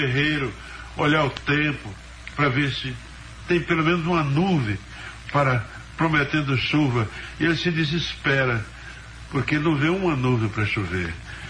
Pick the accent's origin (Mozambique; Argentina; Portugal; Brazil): Brazil; Araripe; born there; lá onde eu nasci, no Araripe.